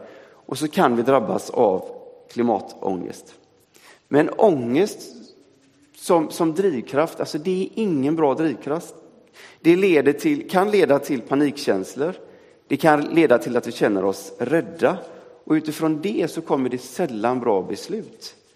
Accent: Gothenburg, Västra Götaland County, Sweden; Så sa man på 80-talet när jag växte upp i Angereds missionskyrka.

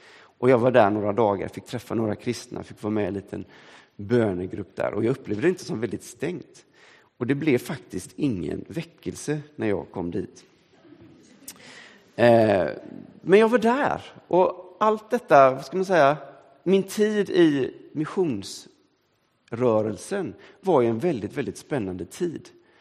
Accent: Gunnilse, Västra Götaland County, Sweden; i min hembygd i Gunnilse som jag är uppväxt

